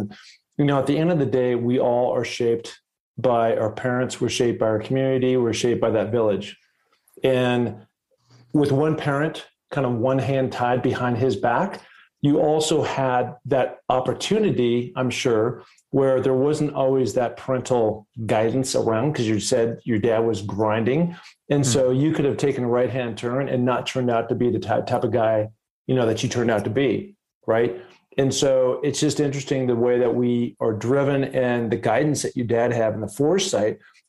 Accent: Seattle, Washington, United States; But like I never even heard of speed skating, you know, especially growing up in Seattle.

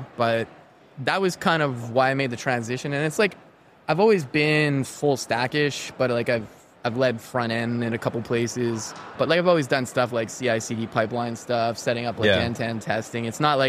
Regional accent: Canada; Jason was making fun of me for being Canadian

